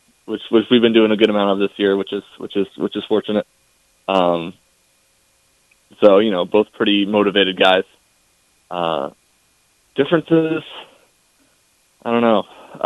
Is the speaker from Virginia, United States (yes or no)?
yes; Virginia, United States; I went down. I'm from Virginia, so I went to some schools around local Virginia, like UVA.